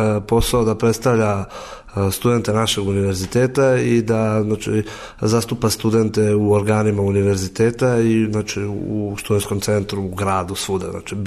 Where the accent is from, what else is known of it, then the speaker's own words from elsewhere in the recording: Vrnjačka Banja, Raška District, Serbia; also born or lived in Kraljevo; now in Kosovska Mitrovica; rođen sam u Kraljevu, iz Vrnjačke Banje sam, ali ovde sam poslednjih 5 godina i planiram ovde i da ostanem.